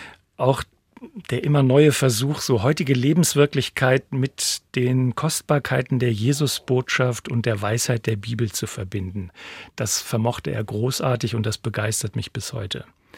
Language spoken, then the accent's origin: German; Springe, Lower Saxony, Germany; Ich stamme aus Springe in Niedersachsen.